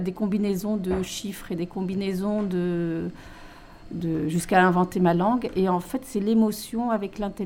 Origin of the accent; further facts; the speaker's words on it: Morocco; born there; Je suis née au Maroc